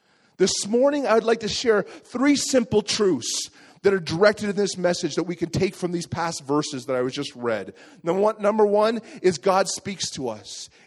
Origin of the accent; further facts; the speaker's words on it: Alberta, Canada; You know, I'm from Alberta, Canada, and this is happening right now in Alberta.